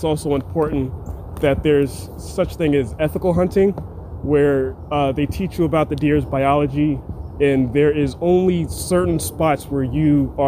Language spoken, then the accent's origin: English; Philadelphia, Pennsylvania, United States; In Philly. Grew up in Mount Airy.